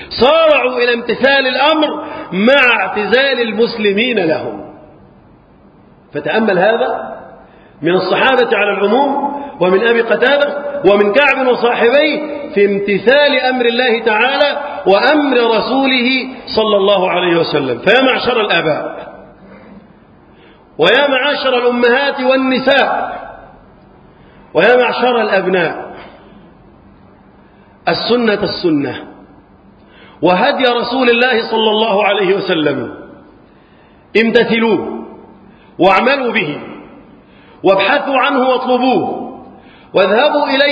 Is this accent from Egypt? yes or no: yes; Egypt; اللهم احفظ بلدنا مصر وسائر بلاد